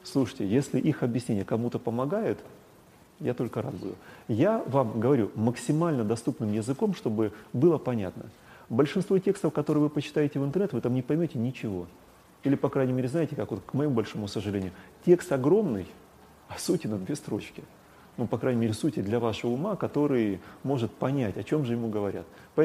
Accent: North Caucasus, Russia; я вырос на Кавказе, там это было распространено, на Северном Кавказе, я имею в виду.

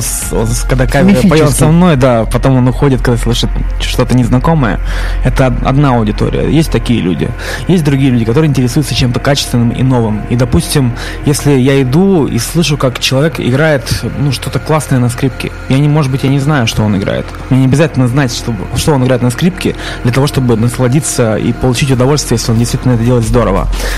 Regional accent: Chelyabinsk, Chelyabinsk Oblast, Russia; now in Saint Petersburg, Russia; Я, в общем, в родном городе как-то играл, в Челябинске, когда уже приезжал просто в гости туда.

